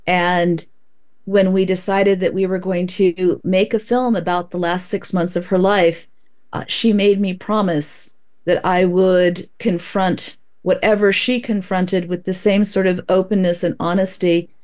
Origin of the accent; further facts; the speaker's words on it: Oregon, United States; She lives in Oregon. I grew up in Oregon. She grew up on the East Coast. I now live on the East Coast.